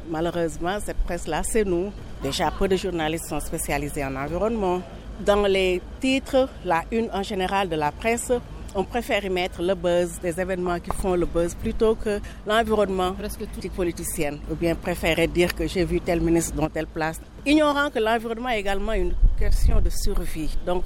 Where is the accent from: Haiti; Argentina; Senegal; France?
Senegal; du Sénégal